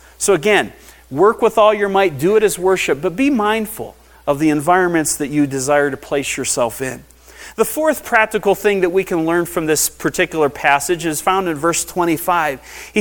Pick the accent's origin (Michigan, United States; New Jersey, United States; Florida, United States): Michigan, United States; Sault Ste. Marie; I grew up in Sault Ste. Marie, Michigan, or at least I was born there for the first 5 years of my life, and that's in the Upper Peninsula of Michigan, right along the Canadian border.